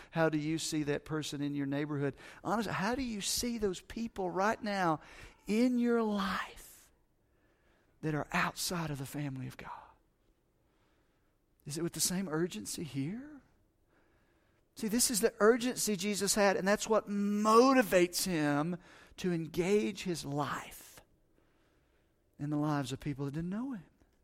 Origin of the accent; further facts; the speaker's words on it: Las Vegas, Nevada, United States; I can say that because I'm from Vegas.